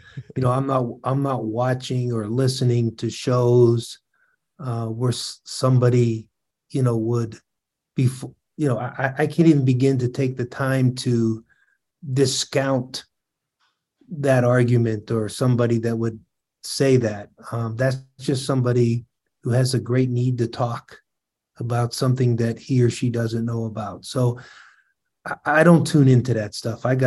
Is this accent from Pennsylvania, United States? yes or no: yes; Pittsburgh, Pennsylvania, United States; I'm from Pittsburgh, so it's happy. I'm always glad to connect with Pennsylvanians.